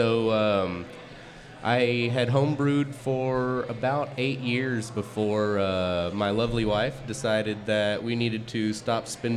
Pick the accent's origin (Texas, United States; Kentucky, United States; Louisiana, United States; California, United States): Texas, United States; Dallas; now in Chicago, United States; I grew up in Dallas. Born in Dallas. Grew up in the suburbs out there. Ended up living back in Dallas for the past 8 years or so before I uprooted myself and came up here to the Chicago.